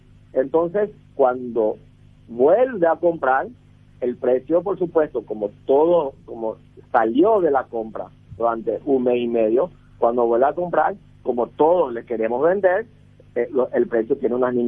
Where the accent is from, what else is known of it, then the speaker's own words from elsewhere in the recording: Paraguay; somos paraguayos nosotros.